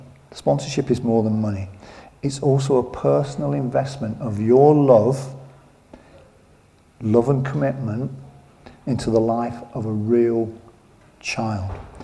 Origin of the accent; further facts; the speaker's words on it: England, United Kingdom; Well, no, I don't, because we're English and we usually lose, don't we?